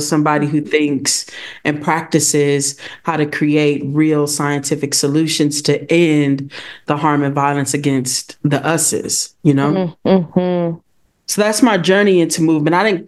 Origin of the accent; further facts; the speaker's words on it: Milwaukee, Wisconsin, United States; So I'm originally from Milwaukee, gang.